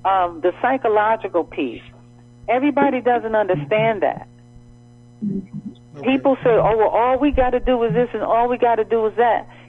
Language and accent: English; Brooklyn, New York, United States; I remember I'm from Brooklyn to those block parties, you know, we had a ball